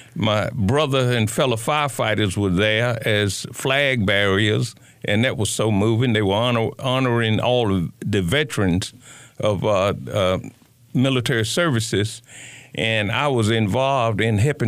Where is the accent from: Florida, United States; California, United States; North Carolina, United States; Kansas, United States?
North Carolina, United States; Chapel Hill; My life being born and raised in Chapel Hill, my total life from the high school days